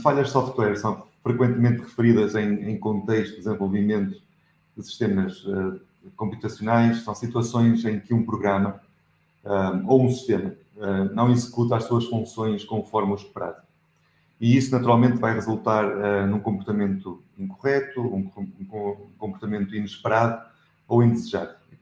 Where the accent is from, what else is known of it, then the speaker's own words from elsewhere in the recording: Portugal; accent: European Portuguese; o meu sotaque é ligeiramente diferente daquilo que estão habituados